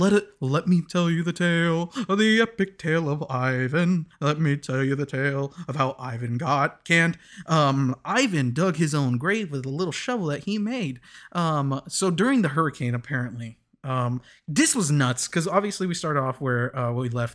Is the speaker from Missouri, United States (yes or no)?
no; Kansas, United States; and I do so happen to be a Mexican, so I know a little thing about it. I was raised in Kansas.